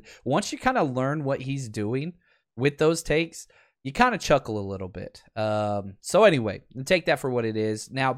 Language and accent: English; Dallas, Texas, United States; I'm a Mavs guy, man, born and raised in Dallas.